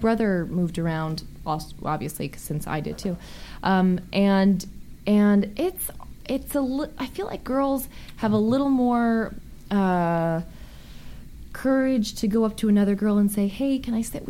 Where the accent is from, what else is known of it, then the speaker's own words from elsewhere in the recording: East Coast, United States; now in Los Angeles, United States; Yeah, and also I grew up on the East Coast, so I just kind of wanted to change. And I'd always sort of dreamt of Hollywood, and it was so romantic to me to move to L.A. and become a star.